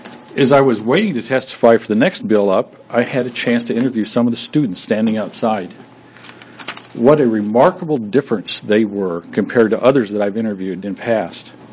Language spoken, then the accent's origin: English; Oregon, United States; I'm from Linn County. Although this is a new concept in the state of Oregon, I came from a basically charter school 50 years ago. It's a small country school.